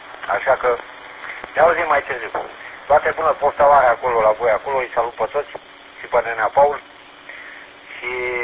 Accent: Câmpulung, Romania; de la Cumplung

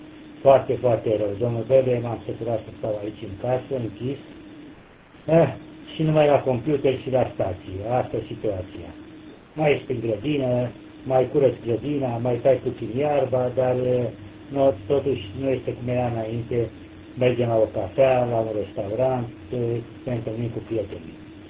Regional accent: Oltenia, Romania; now in Sydney, Australia; aici este Australia, Victor, Kilo 2, sunt Oltean.

